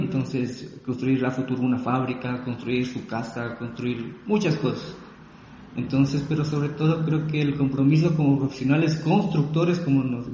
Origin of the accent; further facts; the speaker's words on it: Ecuador; soy ecuatoriano, tengo 35 años … soy ingeniero civil, soy ingeniero en diseño gráfico. Y pues acá, ahorita resido en Riobamba, que es una bella ciudad